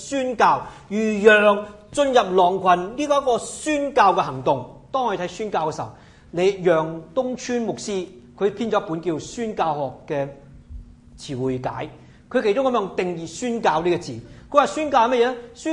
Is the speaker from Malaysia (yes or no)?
no; Hong Kong; 即係我哋香港人熟悉嘅